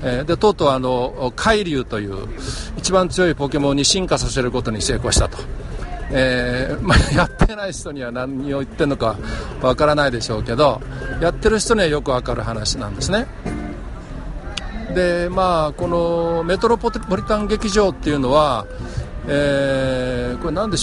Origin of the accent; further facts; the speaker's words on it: Osaka, Japan; 大阪出身で大阪に長くいましたけど、